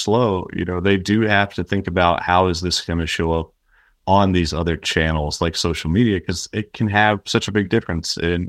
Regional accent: New Jersey, United States; I grew up in New Jersey, which is famous for their New Jersey diners

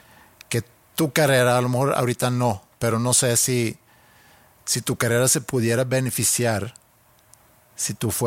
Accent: Stockholm, Stockholm County, Sweden; now in Monterrey, Mexico; Yo crecí en Estocolmo.

